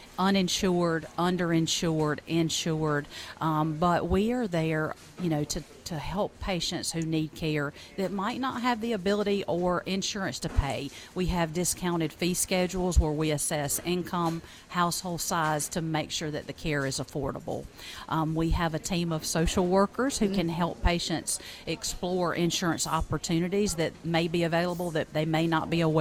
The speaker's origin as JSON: {"language": "English", "country": "United States", "said": "But I am actually from Chester County."}